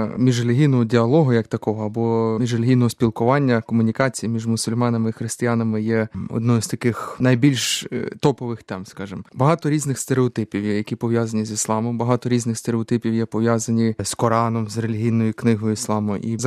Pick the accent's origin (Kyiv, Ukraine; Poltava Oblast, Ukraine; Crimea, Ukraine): Crimea, Ukraine; Ріс я виховувався в Криму